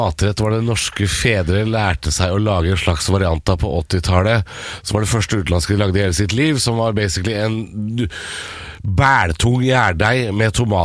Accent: Ås, Akershus, Norway; jeg er jo fra Ås, egentlig, da. Jeg er ikke fra Konnerud.

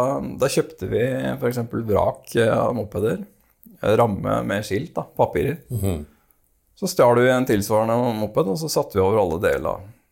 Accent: Oslo, Norway; Først ble jeg født opp på Skeibanen, på Grefsen. Og så flyttet jeg inn i den gule høyblokka på Fyrstikkbakken. Jeg må ha vært i 70 eller 71. Mm. Og så flyttet vi kort tid etterpå til Vollegata på Santhanshaugen.

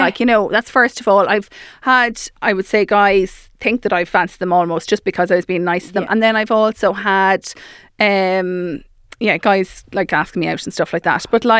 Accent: Mullingar, Leinster, Ireland; I'm from Mullingar. There was 3 nightclubs in Mullingar.

